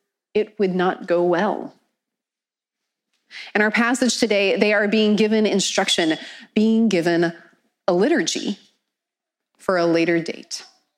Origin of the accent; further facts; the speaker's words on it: Philadelphia, Pennsylvania, United States; I'm a kid from Philly. I've got a chip on my shoulder.